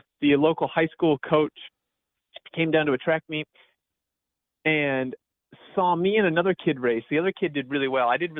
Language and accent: English; Huntsville, Alabama, United States; I grew up in Huntsville, Alabama, of all places.